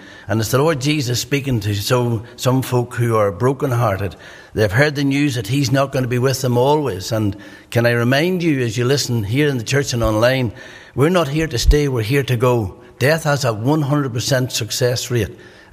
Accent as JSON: {"language": "English", "region": "County Monaghan", "country": "Ireland", "said": "So I'm in good ground because I'm from Monaghan."}